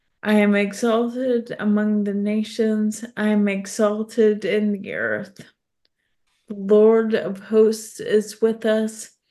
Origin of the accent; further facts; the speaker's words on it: Alaska, United States; I grew up in Alaska, and there were a lot of earthquakes there